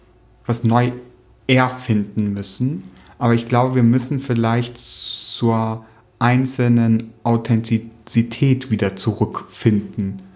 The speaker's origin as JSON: {"language": "German", "town": "Leer", "region": "Lower Saxony", "country": "Germany", "said": "Ich möchte die Antwort für die Stadt, aus der ich komme, beantworten, aus Leer in Ostfriesland."}